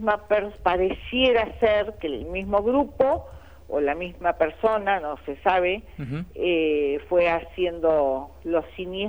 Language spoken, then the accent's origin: Spanish; Argentina; a tratar de unirnos como argentinos